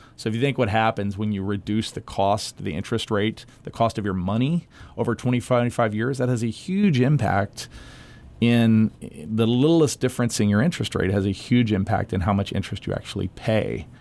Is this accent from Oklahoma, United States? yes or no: no; San Antonio, Texas, United States; No, I'm from San Antonio originally, so I like